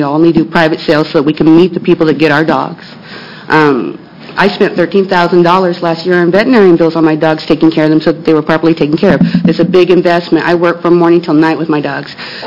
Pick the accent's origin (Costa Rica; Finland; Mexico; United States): United States; Oregon; I'm from Douglas County, Oregon.